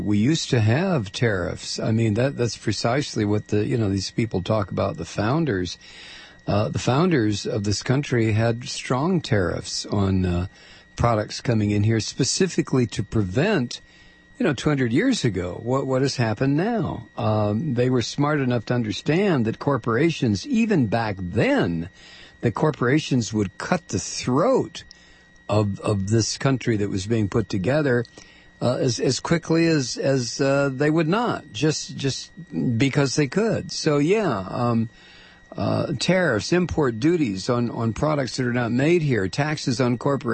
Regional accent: Toledo, Ohio, United States; You know, I grew up in Toledo, and it was just one hell of a city to grow up in. It was great back in the 50s. It was a feeder city for Detroit.

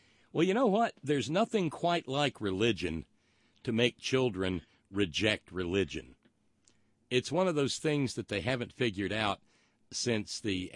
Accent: Massachusetts, United States; Welch's Grape Corporation says that they're headquartered in Concord, Massachusetts. But there, near my hometown, they are barely noticeable.

